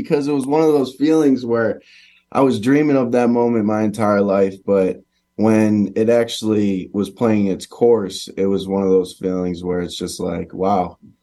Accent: Chicago, Illinois, United States; I was always a Big Ten fan, you know, obviously growing up in Chicago, the game was always on

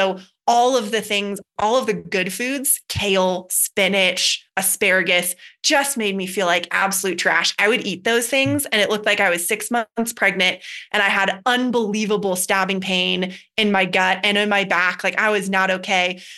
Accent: Boulder, Colorado, United States; And I grew up in Boulder, Colorado.

